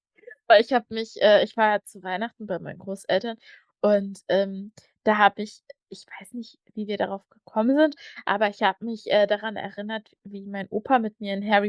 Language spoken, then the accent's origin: German; East Germany, Germany; denn wir sind ja in der DDR aufgewachsen.